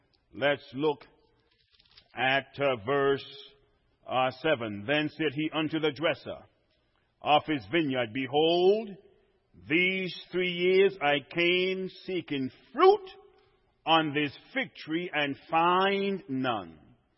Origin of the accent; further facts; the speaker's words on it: Trinidad & Tobago; no, I'm from lower down, Trinidad. But I was born in the Caribbean